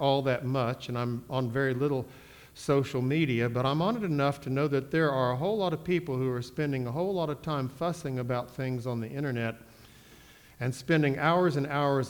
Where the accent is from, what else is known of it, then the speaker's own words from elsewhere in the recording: United States; I grew up right on the Ohio River, and the people who lived in Ohio would say the number after 8 is 9.